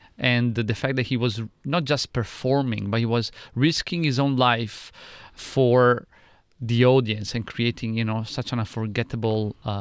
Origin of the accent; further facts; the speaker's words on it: Venice, Veneto, Italy; English is a second language; I come from Venice. Not Venice Beach, but Venezia, Italia.